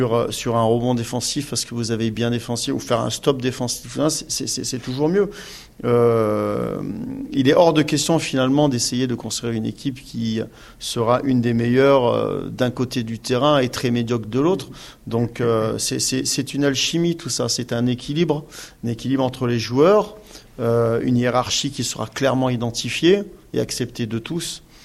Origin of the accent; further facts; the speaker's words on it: Grenoble, Auvergne-Rhône-Alpes, France; born there; Moi, je suis né à Grenoble. j'ai vécu 11 ans en Afrique. Je suis revenu à Grenoble 2 années. Et j'ai fait 17 ans à Antibes, 10 ans à Paris et 1 année à Rouen, vous voyez. 11 ans à Paris.